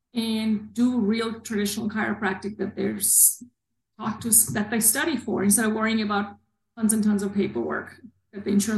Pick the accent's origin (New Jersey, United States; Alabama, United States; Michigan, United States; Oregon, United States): New Jersey, United States; I have a degree in engineering. I grew up in New Jersey.